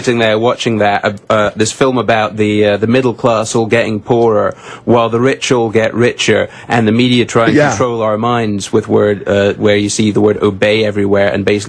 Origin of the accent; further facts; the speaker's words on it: United Kingdom; I watched one more thing, being British, and I hadn't seen this before.